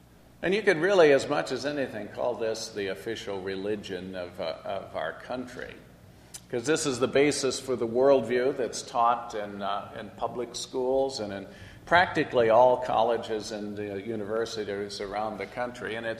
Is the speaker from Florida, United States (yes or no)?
no; Illinois, United States; as a dad, as a husband, as an American, as an Illinoisan